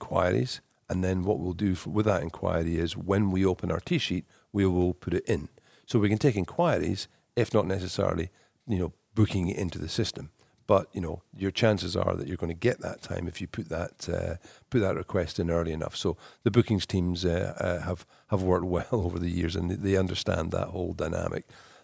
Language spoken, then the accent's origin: English; Edinburgh, Scotland, United Kingdom; And so I was born in Edinburgh, I grew up in Edinburgh, and I played on all the public courses in Edinburgh.